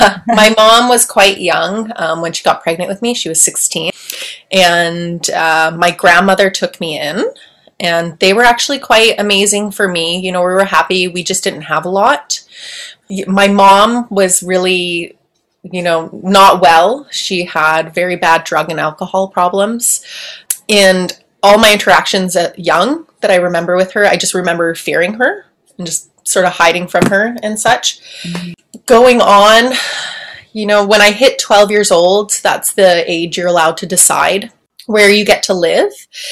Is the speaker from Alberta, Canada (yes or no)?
yes; Edmonton, Alberta, Canada; born there; So I was born in Alberta, Northern Alberta, Edmonton.